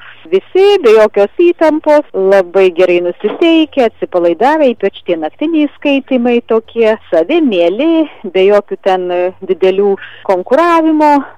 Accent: Punsk, Podlaskie Voivodeship, Poland; accent: Dzūkian dialect; mano tarmė yra be abejo kitokia, negu kad apie Alytų. Mes, Punsko krašto dzūkai, gal turim daugiau tų lenkiškų priemaišų ir tarties prasme ir pačių polonizmų

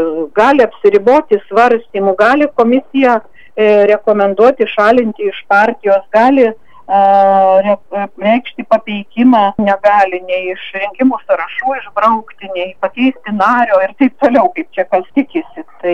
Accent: Alytus, Alytus County, Lithuania; aš kaip alytiškė

